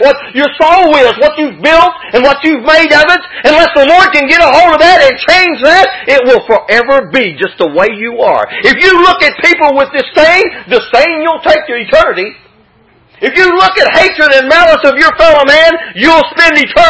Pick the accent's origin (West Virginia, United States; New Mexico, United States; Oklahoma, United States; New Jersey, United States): West Virginia, United States; Webster Springs; I remember driving through my hometown one time and this guy, he had the perfect uniform for it.